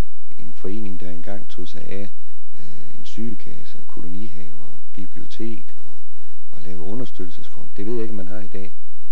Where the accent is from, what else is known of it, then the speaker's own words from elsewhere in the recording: Thisted, North Denmark Region, Denmark; barnefødt i Thisted